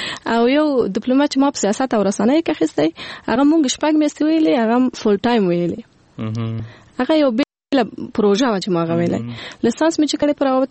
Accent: Kabul, Afghanistan; born or raised there; also born or lived in Logar

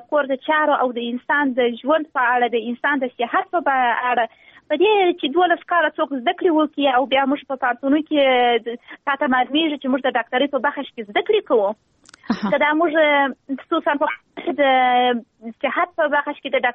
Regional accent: Helmand, Afghanistan; زه خپله یو خور یم، دا یم د یو هلمند اوسېدونکی یو، زه خپله د هلمند اوسېدونکی یم.

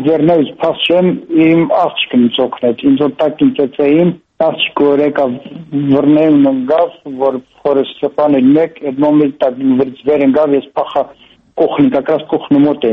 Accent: Georgia; Հա, Վրաստան եմ գիտեմ, ես հա, ես Վրաստան եմ մեծացել։

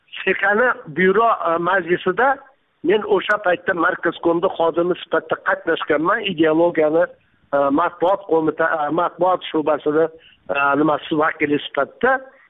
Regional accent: Jizzakh, Jizzakh Region, Uzbekistan; also born or lived in Mirzachol; Mirzacho'l 49-yinchi yilda biz ko'chib kelganmiz Jizzaxdan, tog'lar orasidan, go'zal vodiydan to'qaylarning ichiga. Mirzacho'l degan joyga ko'chib kelganmiz.

